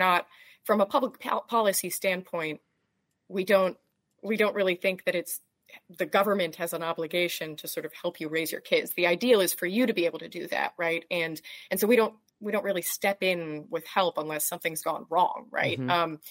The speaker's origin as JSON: {"language": "English", "country": "United States", "lives_now": "United Kingdom", "said": "And I remember hearing that, and just as an American, like, my impulse, everything in me was just like, wait"}